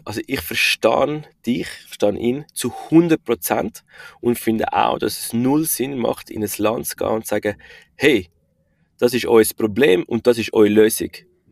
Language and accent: German; Switzerland; dass wir jetzt da als Schweizer auch in diesen Ländern sollen leben und das mit ihnen umsetzen.